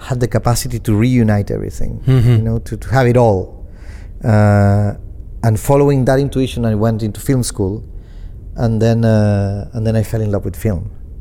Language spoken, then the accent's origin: English; Chile; also born or lived in Argentina; because I was growing up in Chile